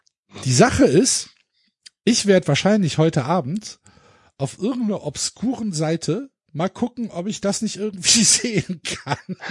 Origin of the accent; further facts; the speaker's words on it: Gelsenkirchen, North Rhine-Westphalia, Germany; Ich bin in Gelsenkirchen aufgewachsen